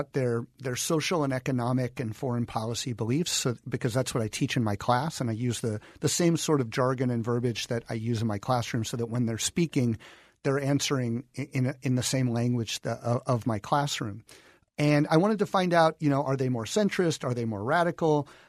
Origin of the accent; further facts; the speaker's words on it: Tucson, Arizona, United States; I'm a teacher from Tucson, Arizona. I teach government and politics.